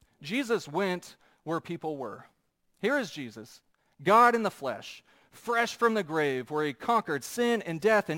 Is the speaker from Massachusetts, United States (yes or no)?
no; Wathena, Kansas, United States; If I were to say, I am from Wathena, Kansas, show of hands, would anybody have any idea what that is?